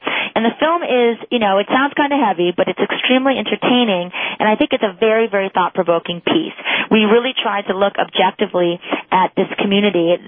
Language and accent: English; Farmington Hills, Michigan, United States; now in New York City, United States; Well, I grew up in Farmington Hills, and I went to Our Lady of Mercy High School. So I was raised a Catholic, and my parents live in Franklin currently.